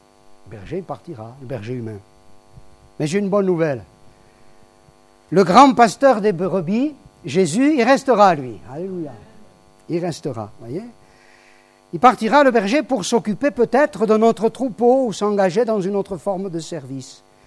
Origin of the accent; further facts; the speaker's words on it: Toulouse, Occitanie, France; quand j'étais gamin, tout jeune à Toulouse.